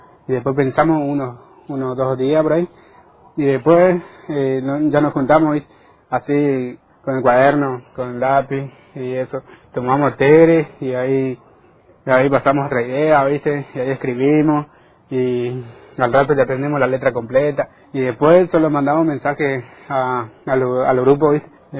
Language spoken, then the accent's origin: Spanish; Puerto Iguazú, Misiones, Argentina; Y nosotros 2 somos de Iguazú. Nuestra aldea se llama Fortín Bororé. Yo y Fabián estamos viviendo ahí.